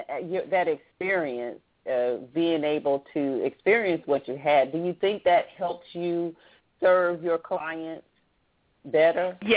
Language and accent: English; Southern United States, United States; You know, I'm a country girl. I'm from the South, and we say, where are your people from?